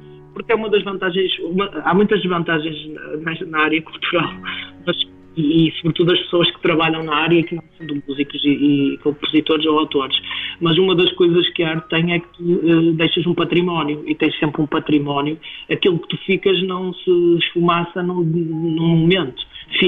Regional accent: Barcelos, Braga, Portugal; Barcelos, precisamente a minha terra natal, embora este disco fale de Braga, mas é tudo ao pé, não é?

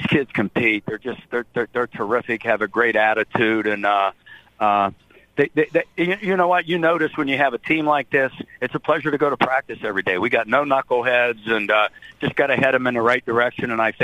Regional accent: Ohio, United States; And you know, we're from Ohio, and my dad, and heck, I was a junior in high school, took her to Ohio State University Hospital

